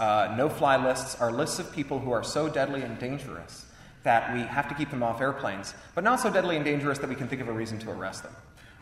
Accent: Canada; now in London, United Kingdom

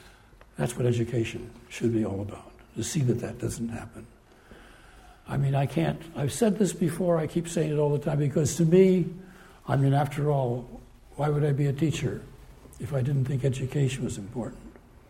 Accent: San Francisco, California, United States; So there was some guy from L.A., and I was from San Francisco

